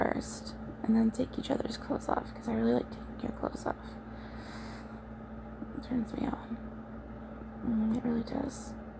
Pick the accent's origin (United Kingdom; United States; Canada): United Kingdom; Scotland; accent: Scottish; Don't make fun of my Scottish accent.